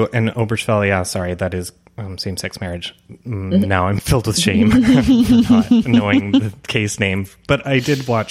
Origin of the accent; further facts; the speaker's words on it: Canada; But I'm Canadian.